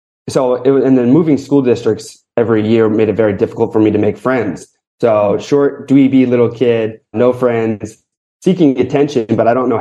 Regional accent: Springfield, Pennsylvania, United States; And then I was actually from Philadelphia, right outside of Philly.

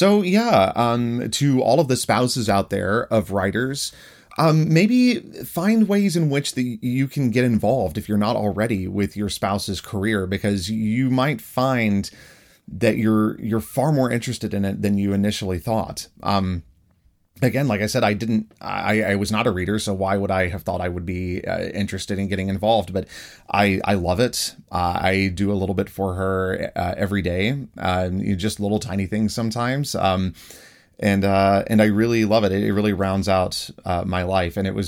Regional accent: Tennessee, United States; I'm from Tennessee. I'm used to the heat

